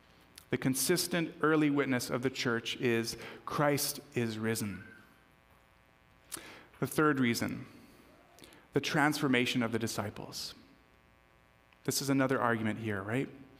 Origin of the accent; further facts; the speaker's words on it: New Mexico, United States; I grew up in New Mexico, so on the border with Mexico in the States.